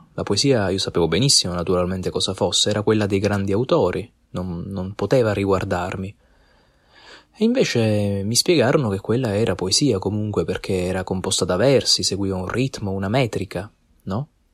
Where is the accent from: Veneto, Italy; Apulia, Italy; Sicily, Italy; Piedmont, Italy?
Sicily, Italy; Palermo; i grandi tesori che abbiamo nella mia città natale, che è Palermo